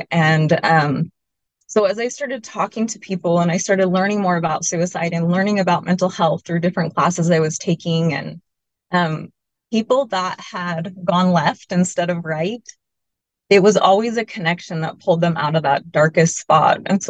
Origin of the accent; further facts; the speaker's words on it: Boise, Idaho, United States; So I grew up here in Boise and had a great childhood growing up in the North End.